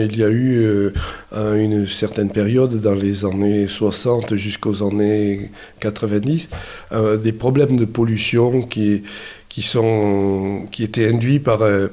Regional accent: Occitanie, France; Chez nous, en Bigorre, ça a été beaucoup le matriarcat.

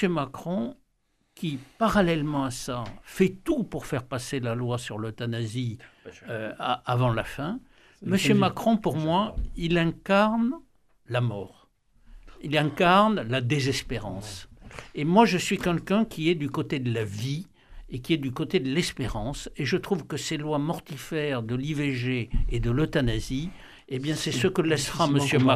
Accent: Algeria; now in France; C'est pas parce qu'on est quand même parti en 62... Ça fait maintenant donc plus de 64 ans qu'on est parti d'Algérie.

